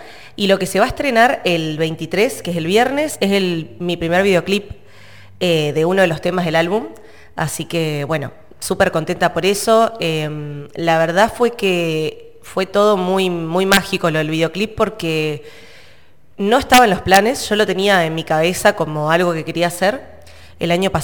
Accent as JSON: {"language": "Spanish", "region": "Neuquén", "country": "Argentina", "said": "Bueno, soy cantautora neuquina."}